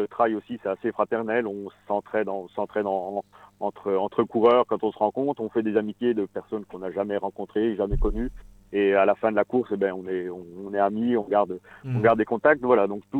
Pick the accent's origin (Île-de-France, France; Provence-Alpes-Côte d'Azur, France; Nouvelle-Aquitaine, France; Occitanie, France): Nouvelle-Aquitaine, France; Bordeaux; Donc puisque je suis bordelais, hein, sur Bordeaux